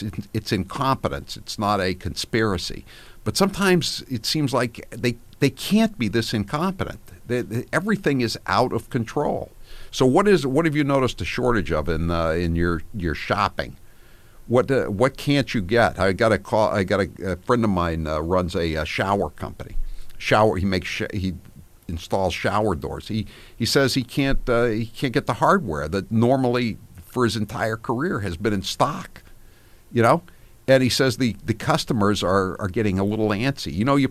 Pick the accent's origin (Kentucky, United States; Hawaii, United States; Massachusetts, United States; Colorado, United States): Massachusetts, United States; I mean, I'm from Massachusetts. I'm in favor of sending them to Martha's Vineyard, too.